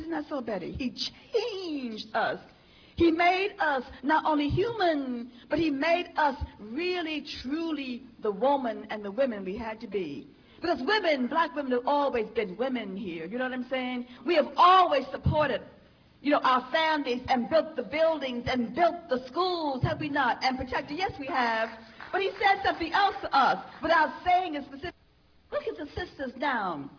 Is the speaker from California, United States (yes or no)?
no; Harlem, New York, United States; we saw plenty of people before Malcolm growing up in Harlem, I did.